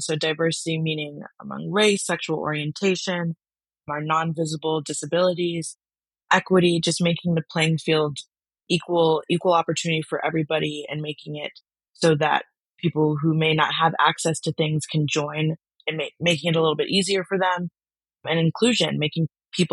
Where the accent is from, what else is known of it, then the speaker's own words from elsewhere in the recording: Evanston, Illinois, United States; I am from Chicago, Illinois, a little town called Evanston, like right outside of it. I grew up there